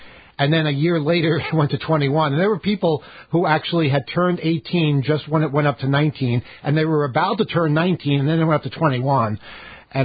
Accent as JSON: {"language": "English", "town": "Long Island", "region": "New York", "country": "United States", "said": "You know, just because we're from Long Island doesn't mean that we do that."}